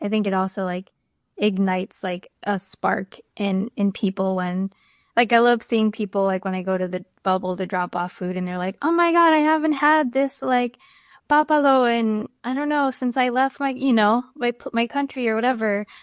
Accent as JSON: {"language": "English", "region": "New Jersey", "country": "United States", "tie": "born or raised there", "said": "I grew up in Hudson County in New Jersey, and it's like right across the river from, you know, Central Park from New York City."}